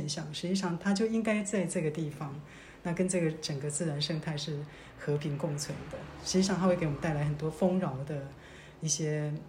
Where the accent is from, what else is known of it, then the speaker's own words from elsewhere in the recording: Taiwan; 我们台湾呢实际上四面环海嘛，但是我们台湾人最怕水也最怕海边